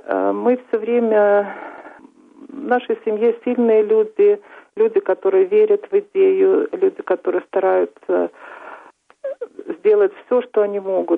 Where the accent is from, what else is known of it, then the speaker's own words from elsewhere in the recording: Belarus; И я горжусь тем, что я белоруска.